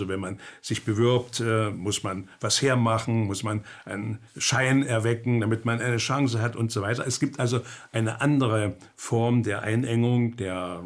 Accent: East Germany, Germany; Dann bin ich in der DDR aufgewachsen

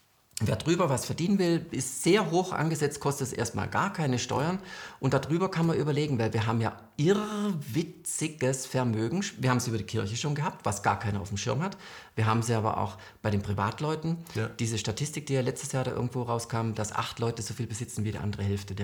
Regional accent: Southern Germany, Germany; Ich komme ja aus Süddeutschland

